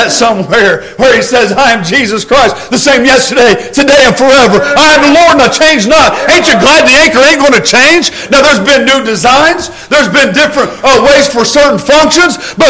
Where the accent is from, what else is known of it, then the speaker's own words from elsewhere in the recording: Kentucky, United States; I'm from Kentucky. And down there, they got some rope bridges.